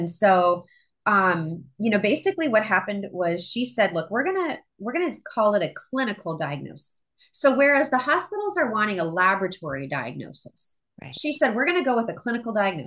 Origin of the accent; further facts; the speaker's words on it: Midwest, United States; And I grew up in the Midwest, by the way, and I've had tick bites in Wisconsin, but nobody cared.